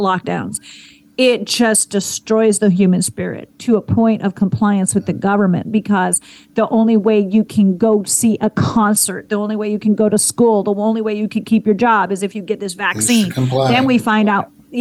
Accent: California, United States; also born or lived in Washington, D.C.; I'm from California. I was living in D.C. and still maintain a residence in D.C.

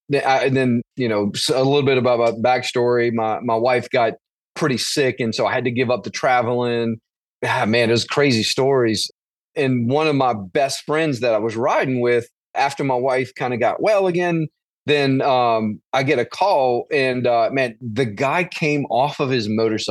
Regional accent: Louisiana, United States; So born and raised in Louisiana, about 30 miles outside of New Orleans.

